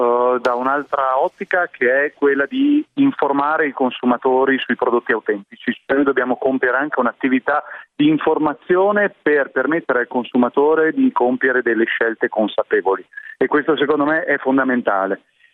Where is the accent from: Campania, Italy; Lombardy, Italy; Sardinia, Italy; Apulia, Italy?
Campania, Italy; sono di quella zona. Però no, in verità sono campano, ma ho fatto un corso di dizione per essere più.